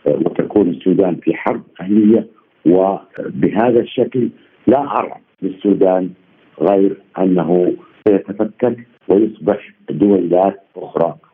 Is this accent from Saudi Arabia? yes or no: yes; Saudi Arabia; شوفي، أنا كمواطن خليجي وتحديدا كمواطن سعودي